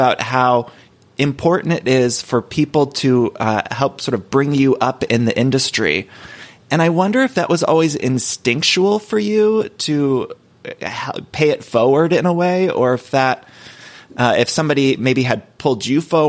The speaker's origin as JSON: {"language": "English", "town": "Solon", "region": "Ohio", "country": "United States", "said": "from Solon, Ohio"}